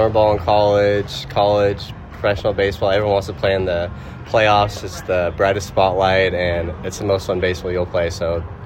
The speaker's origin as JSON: {"language": "English", "region": "California", "country": "United States", "tie": "born or raised there", "said": "I grew up an Oakland A's fan."}